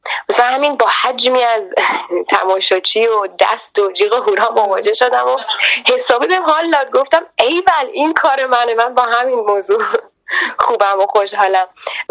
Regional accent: Bushehr, Iran; من اصالتا بوشهری هستم، جنوبی و نوازنده نیانبان، متولد 1377

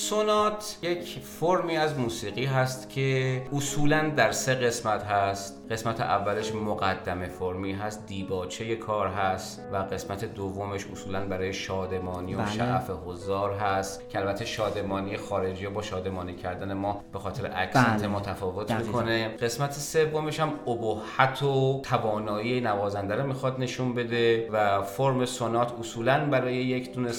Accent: Iran; بعد از طرف دیگه من ایرانی هستم، حتما نمیتونم مثل یه آلمانی یا مثلا مثل یک روس موسیقی کلاسیک اجرا بکنم

